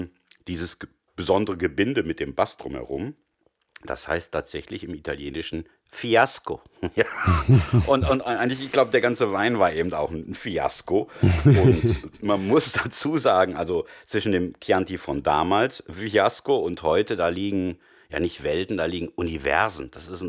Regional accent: Spain; Ich als Spanier muss Dios sagen, Dio, ne?

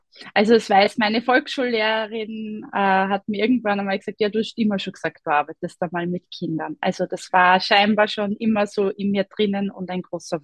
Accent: Pressbaum, Lower Austria, Austria; Ja, also ich bin aus Pressbaum, also westlich von Wien zu Hause, bin 43 Jahre alt oder jung

